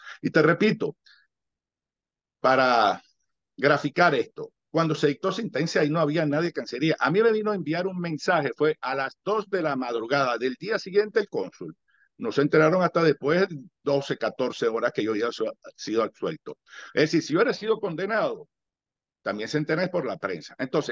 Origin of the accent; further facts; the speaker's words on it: Santiago, Santiago Metropolitan Region, Chile; born there; entiendo de la condición de chileno. Yo nací en la Clínica Santa María, aquí en Santiago.